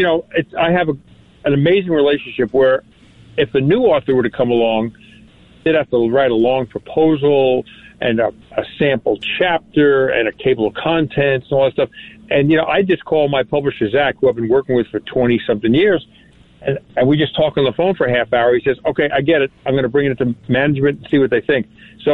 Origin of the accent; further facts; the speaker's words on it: Holbrook, New York, United States; You know where I'm from. I'm from Holbrook.